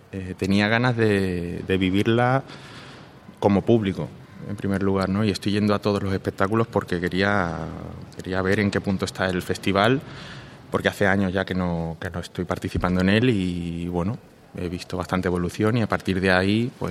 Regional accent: Jerez de la Frontera, Andalusia, Spain; Yo soy de Jerez.

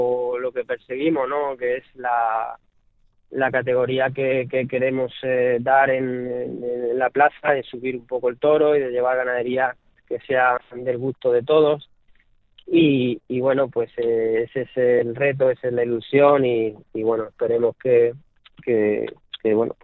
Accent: Lorca, Region of Murcia, Spain; es un sueño para mí, para todos los murcianos, para todas las personas de mi tierra, de Lorca

